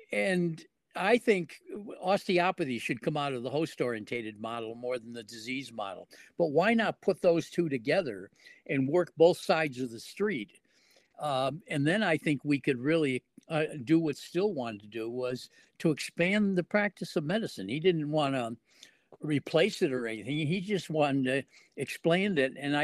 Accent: Connecticut, United States; moved away as an adult; also born or lived in Maine / Oklahoma; I grew up in Connecticut and then spent all my youth in Connecticut, then went to Maine to go to college, and that's when I fell in love with the state of Maine.

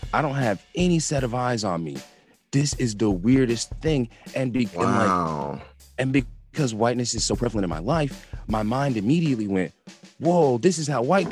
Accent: Kansas, United States; this is what I love to tell people about my takeaways as an American a black Kansan going to Uganda for the first time.

